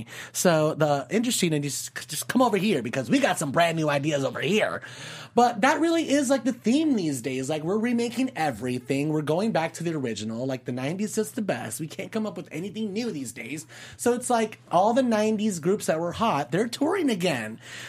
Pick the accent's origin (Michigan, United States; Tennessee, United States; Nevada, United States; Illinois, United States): Nevada, United States; Las Vegas; I was so into 702 because I'm from Vegas.